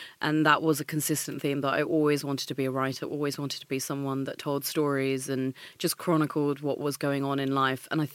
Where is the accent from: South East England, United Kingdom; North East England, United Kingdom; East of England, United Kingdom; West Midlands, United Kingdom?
South East England, United Kingdom; Maidstone; Yeah, so I come from Maidstone, right?